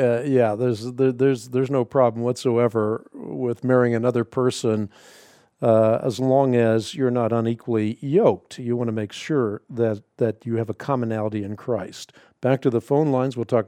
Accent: Netherlands; I'm Dutch. I was born in Holland

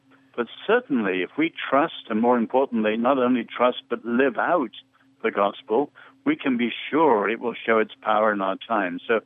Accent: Ireland; On the other hand, as an Irishman, I'm very proud of how St. Columbanus and others went down to France and Switzerland and Italy

